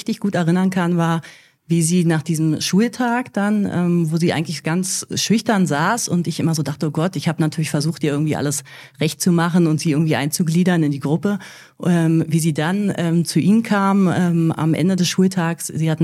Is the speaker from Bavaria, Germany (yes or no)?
no; Berlin, Germany; ich bin ja selber in Berlin groß geworden.